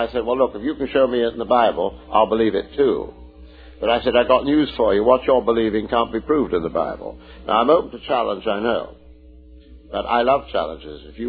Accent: Canada; let me say this as a Canadian, but I'm a North American too.

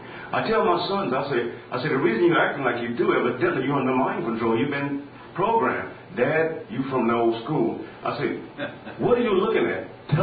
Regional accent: Jacksonville, Florida, United States; I was born and raised in Jacksonville

